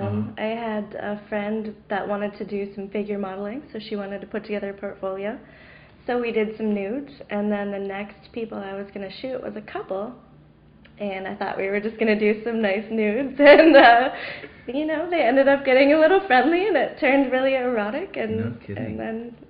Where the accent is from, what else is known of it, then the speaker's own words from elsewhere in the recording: Minnesota, United States; moved away as an adult; now in Seattle, United States; I grew up in Minnesota and worked in Western medicine for several years and moved out to Seattle in 2005